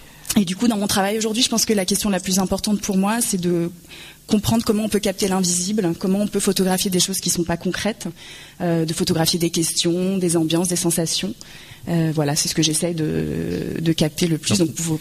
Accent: Normandy, France; Moi, à la base, je suis normande, donc voilà, c'était la capitale.

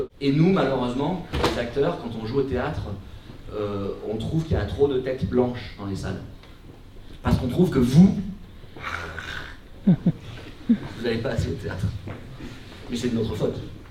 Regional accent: Digne-les-Bains, Provence-Alpes-Côte d'Azur, France; avec des copains d'enfance de la ville de Digne-les-Bains

